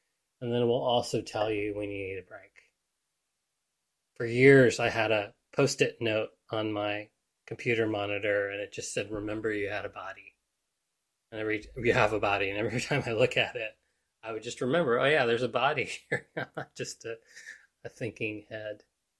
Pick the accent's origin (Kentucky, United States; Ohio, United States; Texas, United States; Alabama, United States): Alabama, United States; but I grew up in Alabama.